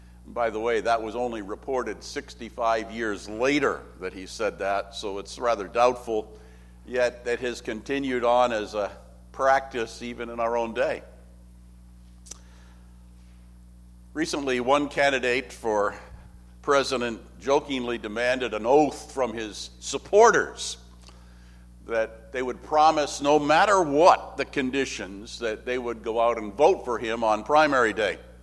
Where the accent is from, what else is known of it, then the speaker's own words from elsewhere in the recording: Canada; born there; I was born in Canada, but neither of my parents were American citizens, so the country is safe.